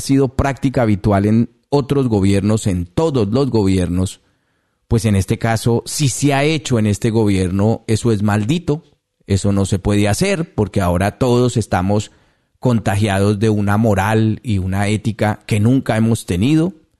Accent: Colombia; Lo digo como ciudadano, lo digo como colombiano.

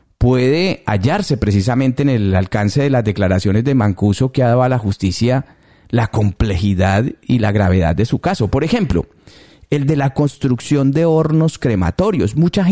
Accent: Colombia; de nosotros mismos como ciudadanos colombianos, como sociedad

